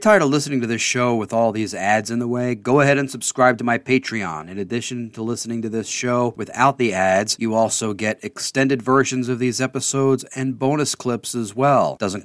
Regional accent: Baltimore, Maryland, United States; In my hometown of Baltimore, the new year was celebrated with thousands of pounds of fireworks and explosives to say goodbye to 2023.

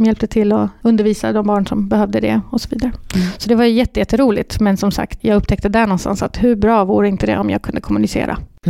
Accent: Malmö, Skåne, Sweden; accent: Malmö dialect; jag är uppvuxen i Rosengård i Malmö.

